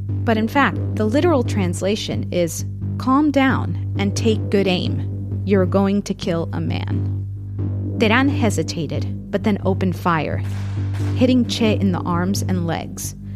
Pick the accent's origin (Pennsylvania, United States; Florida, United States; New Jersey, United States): Florida, United States; Miami; So I'm half Cuban, half Puerto Rican.